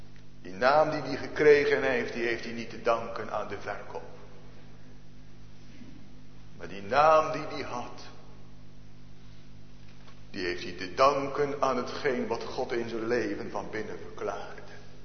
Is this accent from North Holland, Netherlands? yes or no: no; Genemuiden, Overijssel, Netherlands; Ik weet dat nog heel goed uit mijn kinderjaren in Genemuiden, daar wist ik ze te wonen. Als kind.